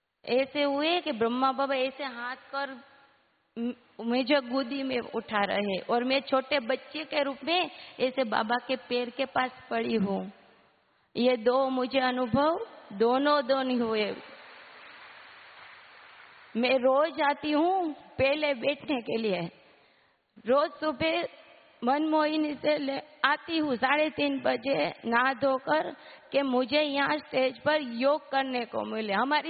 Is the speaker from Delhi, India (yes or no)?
no; Rajkot, Gujarat, India; मैं राजकोट से हूँ, भारती नगर सेंटर से आई हूँ।